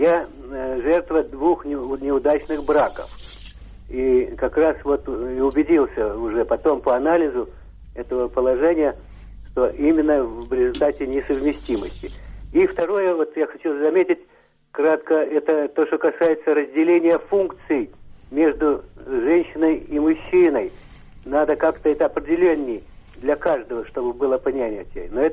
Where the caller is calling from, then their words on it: Moscow, Russia; я хочу добавить из Москвы.